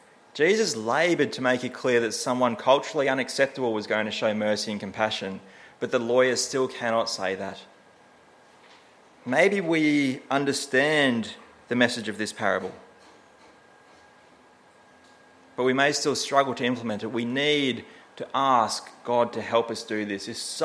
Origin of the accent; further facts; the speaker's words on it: New South Wales, Australia; I'm from New South Wales